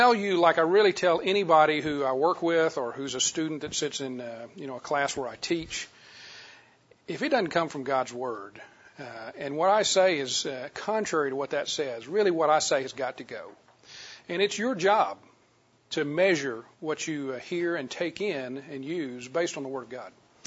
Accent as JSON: {"language": "English", "region": "Louisiana", "country": "United States", "tie": "born or raised there", "said": "I grew up in Louisiana and decided I wanted to go in the Air Force, did that for 7 years, and then ended up in the chemical industry"}